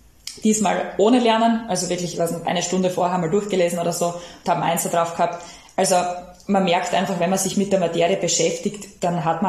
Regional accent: Styria, Austria; ich komme aus der Südoststeiermark.

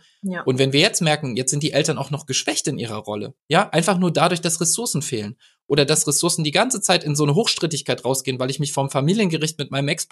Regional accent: West Germany, Germany; ich bin in Westdeutschland groß geworden

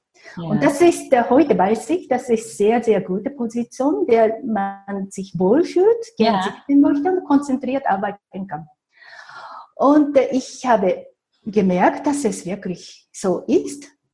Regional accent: Japan; moved away as an adult; now in Switzerland; ich bin, wie gesagt, in Japan geboren, in Japan aufgewachsen. Erst mit 20 habe ich dann meinen heutigen Ehemann kennengelernt, der Schweizer war, deshalb lebe ich in der Schweiz.

